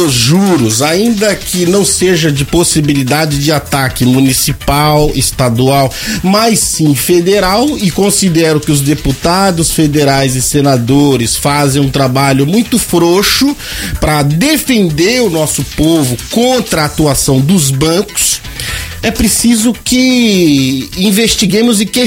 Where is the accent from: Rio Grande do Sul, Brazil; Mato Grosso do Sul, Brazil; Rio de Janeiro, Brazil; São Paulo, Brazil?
Mato Grosso do Sul, Brazil; Campo Grande; Somos aqui de Campo Grande, Mato Grosso do Sul